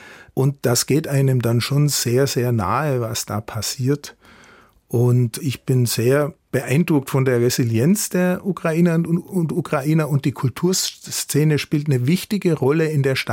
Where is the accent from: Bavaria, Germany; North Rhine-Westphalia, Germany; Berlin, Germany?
Bavaria, Germany; Vöhringen; also born or lived in Ulm; Ulm, da bin ich geboren, aber ich bin nicht in Ulm aufgewachsen, sondern in Föhringen an der Iller.